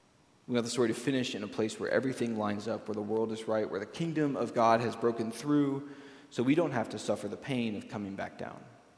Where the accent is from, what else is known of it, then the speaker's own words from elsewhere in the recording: Arlington, Texas, United States; the church I grew up in Arlington did the Central Texas Conference Youth Mission Trip every year